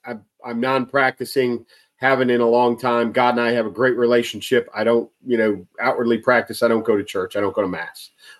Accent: United States; is one of the most frustrating things there is for me as an American citizen.

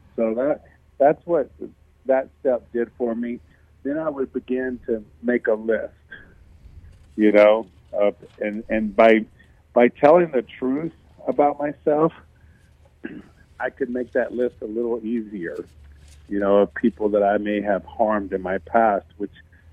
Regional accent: Memphis, Tennessee, United States; Being that I grew up and in Memphis. That's where I thought I would start. And immediately I bought a plane ticket, and I flew home to Memphis

